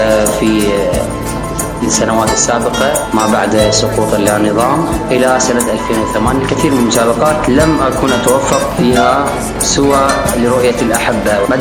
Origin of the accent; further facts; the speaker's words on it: Iraq; وفقني الله إلى تمثيل بلدي العراق